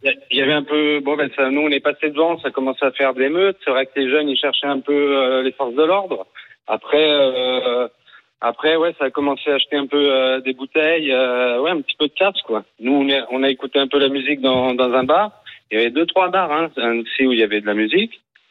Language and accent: French; Annecy, Auvergne-Rhône-Alpes, France; moi je suis d'Annecy, on est allé se balader un peu en ville